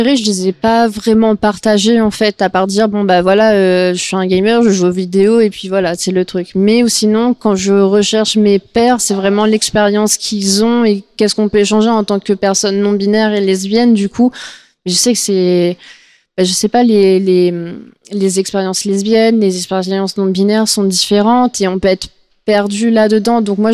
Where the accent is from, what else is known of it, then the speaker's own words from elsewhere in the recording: Réunion, France; also born or lived in Lyon; now in Rennes, France; j'ai arrêté de dire que je venais de La Réunion. Donc j'ai déménagé de Lyon à Rennes, donc on croit que je suis de Lyon